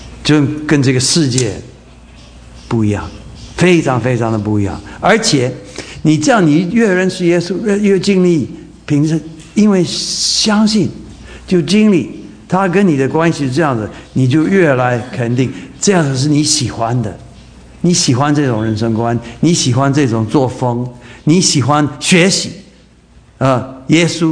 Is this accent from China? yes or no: no; Taiwan; 我们台湾话说紧加厚